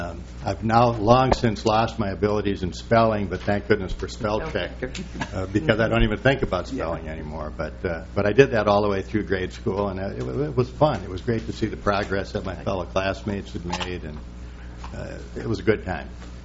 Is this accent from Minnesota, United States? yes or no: yes; Mankato, Minnesota, United States; I've lived in Minnesota all my life.